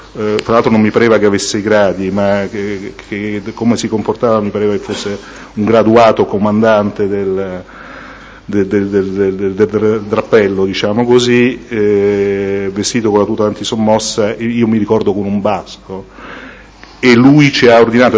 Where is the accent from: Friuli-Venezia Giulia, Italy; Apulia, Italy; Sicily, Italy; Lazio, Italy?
Lazio, Italy; Rome; essendo io romano, queste cose, l'accento vabbè, parte che è riconoscibile